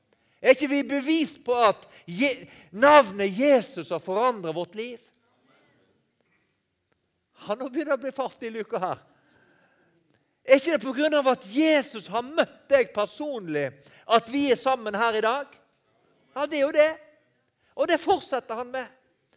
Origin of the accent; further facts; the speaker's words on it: Western Norway, Norway; Jeg er vestlending. Vi klarer oss selv.